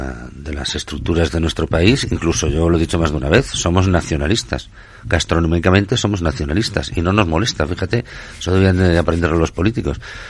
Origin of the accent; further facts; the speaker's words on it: Spain; Perdón, yo soy español, la culpa siempre es de los demás.